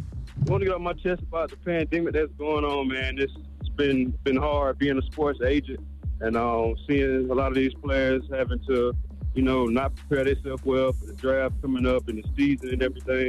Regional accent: Florence, South Carolina, United States; Yeah, I'm from Florence, South Carolina.

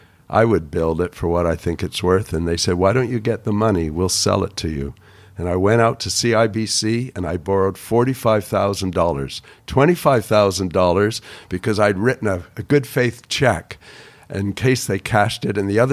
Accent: Toronto, Ontario, Canada; In Canada, kids had mini bricks.

